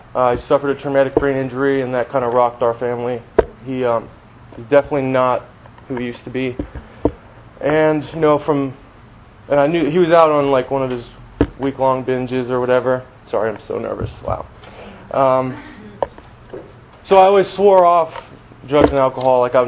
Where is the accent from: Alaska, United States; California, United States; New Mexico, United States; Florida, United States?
Florida, United States; Tampa; See, I grew up in Tampa, born and raised in, like, Theodota Sassa, North Tampa area.